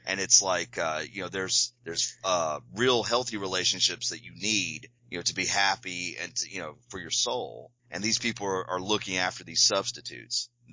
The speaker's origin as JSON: {"language": "English", "region": "the South", "country": "United States", "said": "And as a Southerner, you know, that the imperial capital is our enemy."}